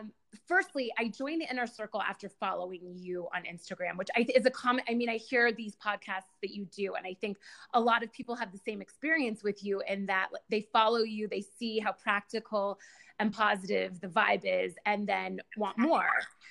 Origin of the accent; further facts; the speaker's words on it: New York, United States; I love New York. I'm a New Yorker.